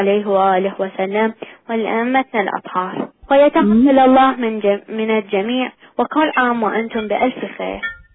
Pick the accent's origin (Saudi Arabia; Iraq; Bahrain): Iraq; من العراق وعمري 13 سنة